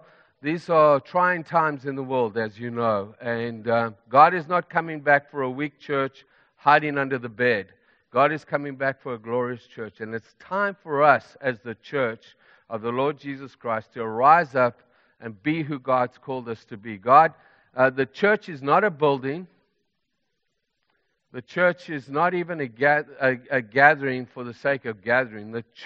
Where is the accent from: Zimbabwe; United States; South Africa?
Zimbabwe; I'm from Zimbabwe, to take a team into Zimbabwe again